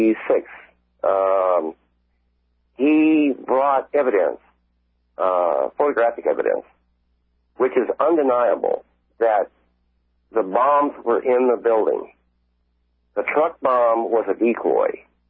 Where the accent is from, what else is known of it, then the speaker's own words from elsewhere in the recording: Kansas City, United States; Well, I'm from Kansas City. We have a lot of citizen groups in Kansas City.